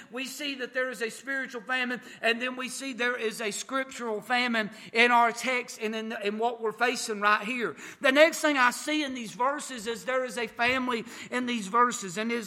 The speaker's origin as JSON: {"language": "English", "region": "Appalachia", "country": "United States", "said": "Now look, I'm from Appalachia, me and Brother John, and I know how that we say it back home, Malon and Chilion."}